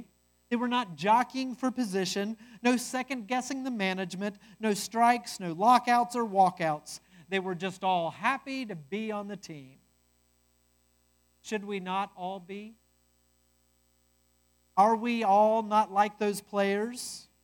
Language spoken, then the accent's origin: English; Cincinnati, Ohio, United States; I am a Reds fan. I'm from Cincinnati. I grew up on baseball more than you all could even imagine.